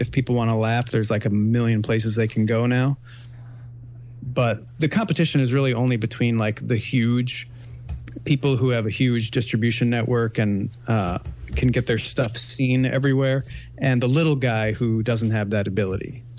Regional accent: Midwest, United States; I come from the Midwest. I'm nice.

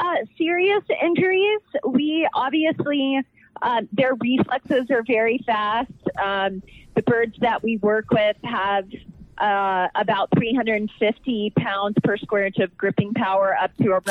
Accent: Atlanta, Georgia, United States; I will have to say I'm from Atlanta.

